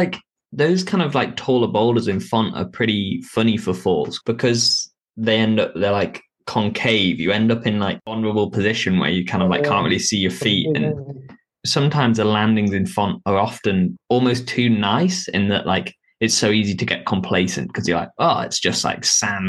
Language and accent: English; North West England, United Kingdom; I grew up in the Lake District, so it wasn't too much broken glass and stuff around